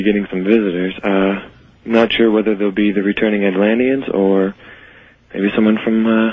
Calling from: Morelia, Michoacán, Mexico; English is a second language; In between Guadalajara and Mexico City.

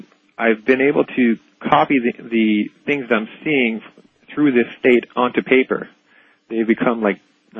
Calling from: Toronto, Ontario, Canada; I'm calling from Toronto

